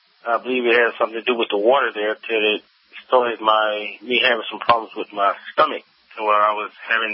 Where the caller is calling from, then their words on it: Hillsboro, Texas, United States; also born or lived in Houston; so I'm in Texas, and I moved from Houston to Hillsboro, Texas, in the early 90s